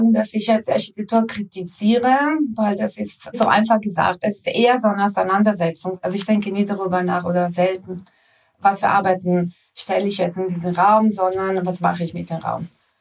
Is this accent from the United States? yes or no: no; Italy; Also ich bin in Italien groß geworden